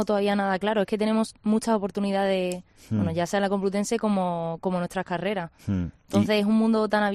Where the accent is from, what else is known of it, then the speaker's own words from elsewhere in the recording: El Puerto de Santa María, Andalusia, Spain; De Cádiz, del puerto de Santa María.